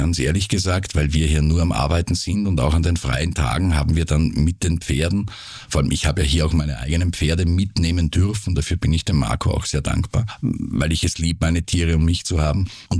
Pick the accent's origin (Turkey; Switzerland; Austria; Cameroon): Austria; Lower Austria